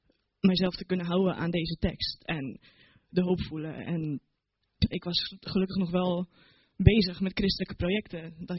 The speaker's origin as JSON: {"language": "Dutch", "town": "Putten", "region": "Gelderland", "country": "Netherlands", "said": "toen ik belijdenis deed bij mij in de kerk in Putten waar ik vandaan kom."}